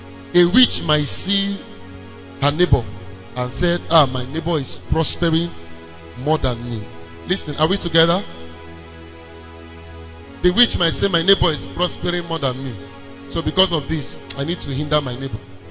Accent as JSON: {"language": "English", "country": "Nigeria", "said": "We are from Nigeria here."}